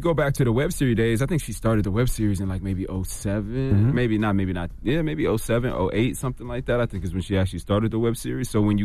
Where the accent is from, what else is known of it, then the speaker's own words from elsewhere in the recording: Oklahoma, United States; I'm from Oklahoma, but I was down there on the show for a long time.